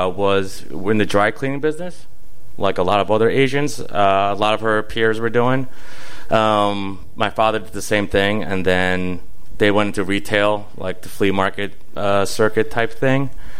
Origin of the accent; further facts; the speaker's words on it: Chicago, Illinois, United States; also born or lived in South Korea; Born in South Korea, grew up in West Rogers Park by... actually, the Hasidic Jews of Chicago, honestly.